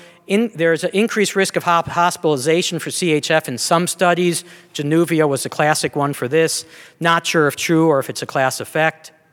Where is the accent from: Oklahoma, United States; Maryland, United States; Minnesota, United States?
Maryland, United States; Salisbury; I come from Salisbury, Maryland, where there's a lot of watermen catching crabs.